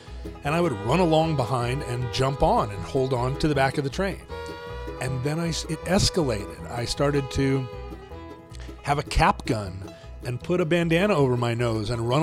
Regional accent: Alaska, United States; Growing up in Alaska, you're an American. You know you're an American. But you're also thousands of miles away from America.

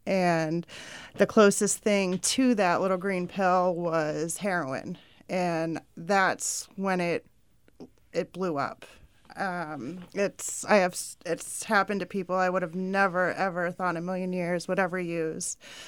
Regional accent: Rochester, United States; what are the chances that I'm from Rochester, and right in my hometown, there's a treatment facility opening up for pregnant women.

